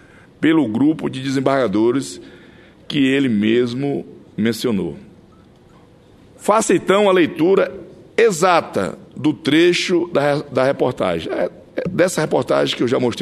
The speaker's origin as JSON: {"language": "Portuguese", "region": "Acre", "country": "Brazil", "tie": "born or raised there", "said": "Eu, que nasci e me criei no Acre, sou uma criança do pé rachado."}